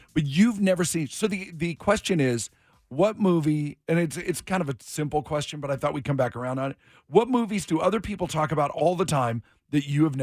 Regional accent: Florida, United States; like, I'm from Florida. And orange juice has pulp in it.

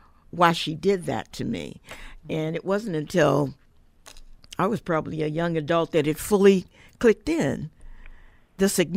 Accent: Pittsburgh, Pennsylvania, United States; And I didn't know, I'm from Pittsburgh, I didn't know colored from for color from white.

